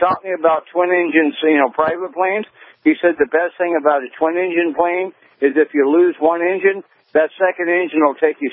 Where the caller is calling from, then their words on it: Golden Shores, Arizona, United States; Yeah, I'm calling from Golden Shores, Arizona, listening to you on K-Talks.